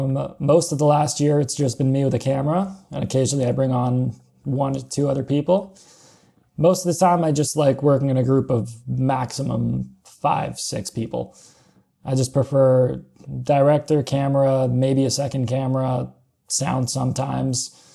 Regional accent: Canada; So we had some from US, I was from Canada, Vietnam, Nepal, all over.

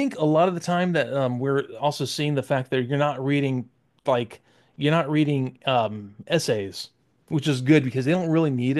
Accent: United States; I'm reading phonetically, man. I'm an American.

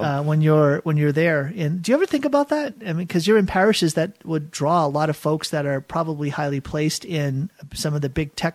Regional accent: Boston, Massachusetts, United States; I grew up in Boston, and in the Archdiocese of Boston, which is huge

